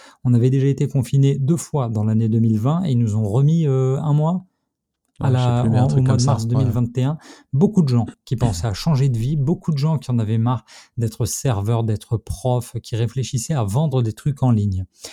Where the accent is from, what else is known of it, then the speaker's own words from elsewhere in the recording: France; Or, nous sommes français, nous parlons donc généralement mal anglais